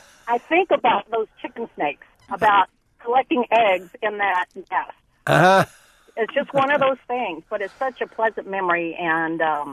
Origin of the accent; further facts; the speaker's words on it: Oklahoma, United States; I'm from Oklahoma, and that year that we lived with her, I was exposed to so many things.